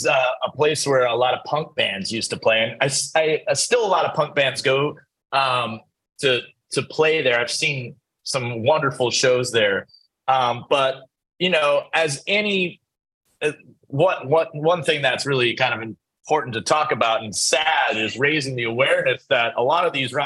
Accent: Portland, Maine, United States; also born or lived in Spain; Portland, Maine. Born and raised in Portland, Maine, yeah.

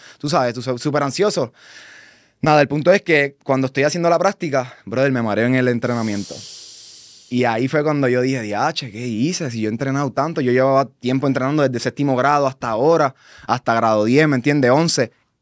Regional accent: Carolina, Puerto Rico; yo vengo de abajo, o sea, yo vengo de Carolina.

